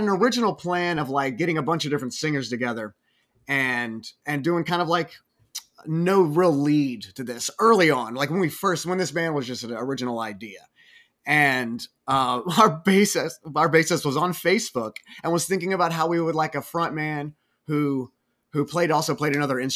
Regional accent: Roanoke, Virginia, United States; Me and Charlie, we've known each other since we were 15, since we were kids. We grew up in Roanoke, Virginia.

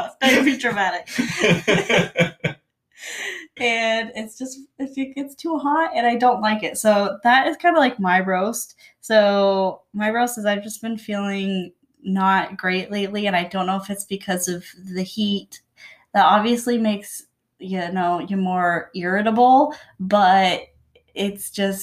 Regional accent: Port Angeles, Washington, United States; So we are from Port Angeles, which is near, I say it's like near Forks when it's like this

